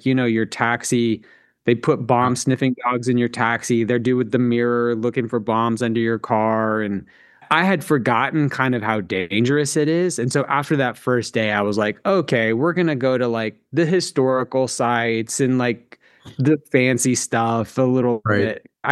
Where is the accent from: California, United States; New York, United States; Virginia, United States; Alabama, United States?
Alabama, United States; There's 20 million people in a place the size of my hometown in Alabama that has 300,000.